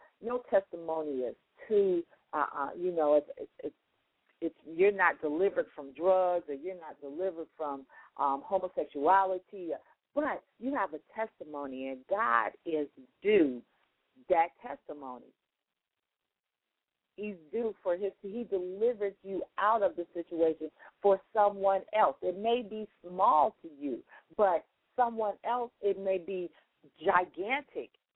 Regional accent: Chicago, Illinois, United States; she is from my hometown, Chicago.

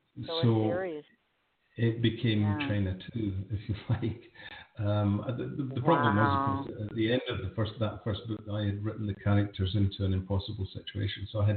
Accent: Scotland, United Kingdom; moved away as an adult; because at that point I'd moved from Scotland to France. I was living in France, and I'm looking back at my home country, Scotland, with a sense of perspective and distance

